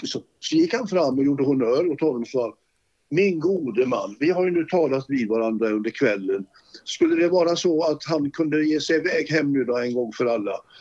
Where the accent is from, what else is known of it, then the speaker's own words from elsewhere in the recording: Gothenburg, Västra Götaland County, Sweden; born there; Jag var ju född i Olskroken så det passade ju.